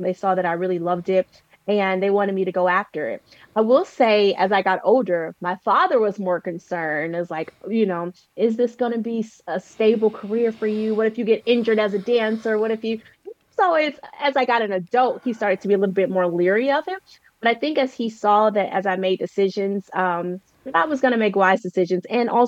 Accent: Gary, Indiana, United States; born there; So I was born in Gary, Indiana

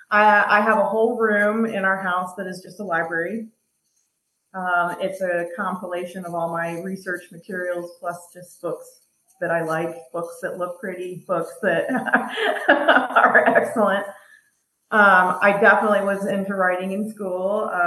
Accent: Iowa, United States; Well, I grew up in Iowa. A small town called Albernett.

